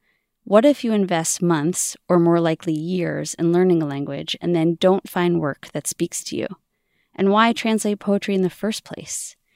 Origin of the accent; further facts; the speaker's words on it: New York City, New York, United States; come back to my hometown of New York City and spend the summer in an intensive Yiddish program.